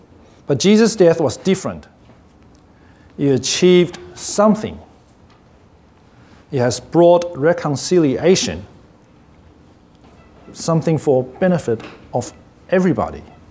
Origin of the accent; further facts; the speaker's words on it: Taipei, Taiwan; now in Australia; I'm from Taipei. It's a city with many motorbikes and surrounded by mountains.